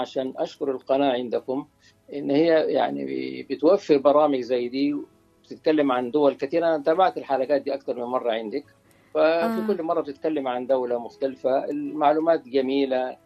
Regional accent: Saudi Arabia; لا احنا اساسا من السعودية.

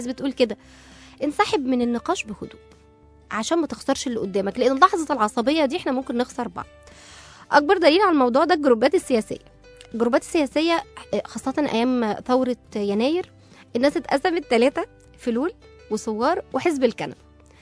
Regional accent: Egypt; احنا كمصريين طول عمرنا عارفين ان احنا يعني التوب

